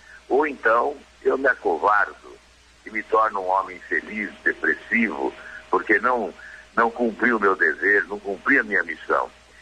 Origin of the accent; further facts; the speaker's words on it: Paraná, Brazil; Eu, que sou do Paraná, que fui governador